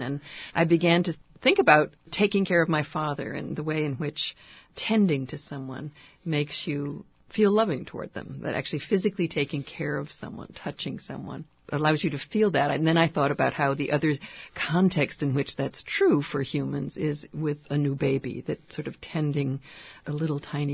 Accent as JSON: {"language": "English", "region": "Massachusetts", "country": "United States", "said": "I come from Massachusetts, and I was very aware of Chappaquiddick and the Kennedy debacle at that point."}